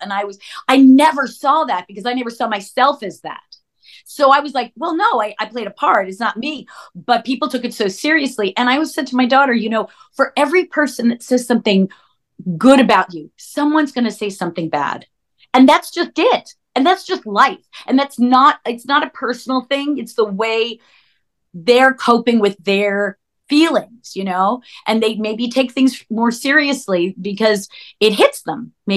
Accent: Plainview, New York, United States; I'm from Long Island originally. I'm from Plainview, Long Island, which is a couple of towns away from Amityville.

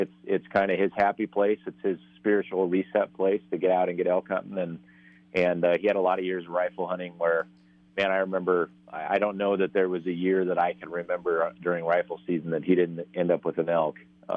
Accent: Northwest, United States; I grew up in the Northwest, and am a mule deer hunter and an elk hunter and a bear hunter

